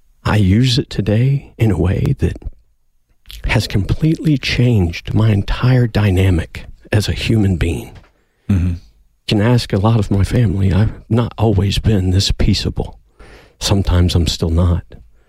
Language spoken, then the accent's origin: English; Midwest, United States; now in Tucson, United States; I'm not from Tucson or Arizona. I find that as an honor and a privilege to be offered that. Because growing up in the middle of the country, in the heartland, knowing where we are now, I just want to see more love.